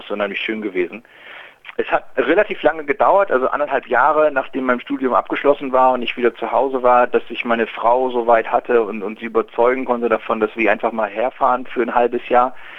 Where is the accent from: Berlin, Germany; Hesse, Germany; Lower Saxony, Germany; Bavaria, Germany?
Lower Saxony, Germany; Nordenham; now in Cook Islands; Ich komme aus Norddeutschland, ja, ich bin ein richtiges Nordlicht. Also ich bin 70 Kilometer nördlich von Bremen geboren, direkt an der Wesermündung aufgewachsen, in einem kleinen Städtchen Nordenham heißt das. Direkt am Jadebusen auf einer kleinen Halbinsel.